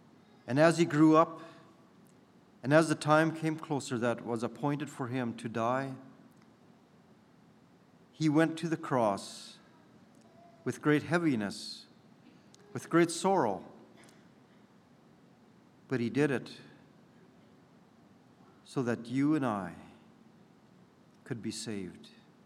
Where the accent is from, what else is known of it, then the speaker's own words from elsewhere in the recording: Austin, Texas, United States; I'm from the Austin area, and it's good to be with you this morning.